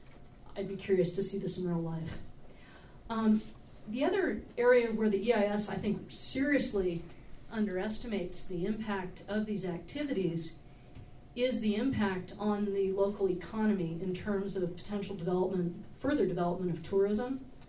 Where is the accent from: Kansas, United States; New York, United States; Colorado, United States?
Colorado, United States; Colorado Springs; now in Boulder, United States; I grew up in Colorado Springs. I now live in Boulder.